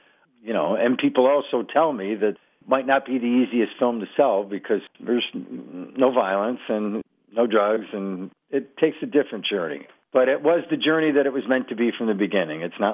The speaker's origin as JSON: {"language": "English", "town": "Buffalo", "region": "New York", "country": "United States", "tie": "born or raised there", "said": "I absolutely could not have made the film without the support of my hometown. That's the God's honest truth. From my mayor, Byron Brown, and the city of Buffalo"}